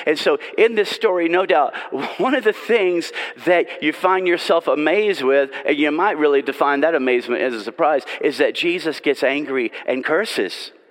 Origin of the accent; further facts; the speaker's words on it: Nashville, Tennessee, United States; And I was living in Middle Tennessee, Murfreesboro, Tennessee, 30 miles from where I grew up in Nashville, in Franklin.